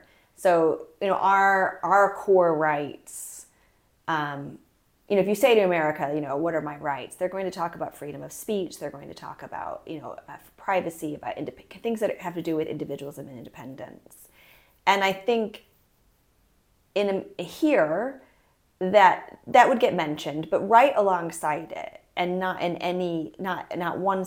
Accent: United States; is really hard for us, as an American to wrap my head around.

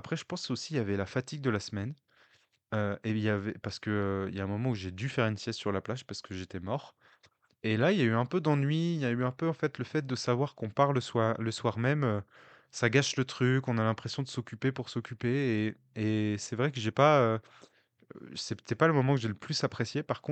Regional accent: Martinique; accent: Martiniquais; dans ma tête, c'est produit avec l'accent martiniquais. Donc je vous épargne mon accent martiniquais.

